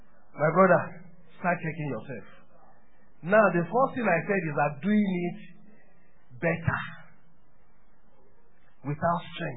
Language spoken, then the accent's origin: English; Nigeria; Where are you from? I said Nigeria.